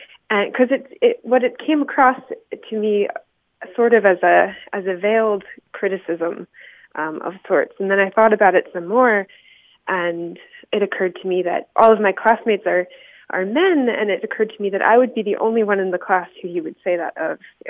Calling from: Las Cruces, New Mexico, United States; I'm calling from Las Cruces, New Mexico.

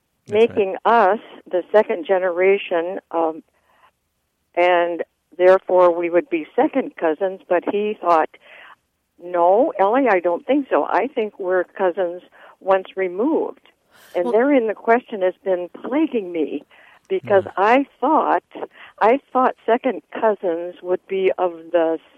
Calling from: Rancho Bernardo, California, United States; I'm calling you from Rancho Bernardo

